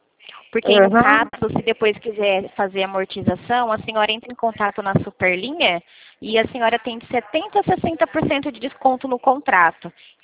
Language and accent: Portuguese; Presidente Prudente, São Paulo, Brazil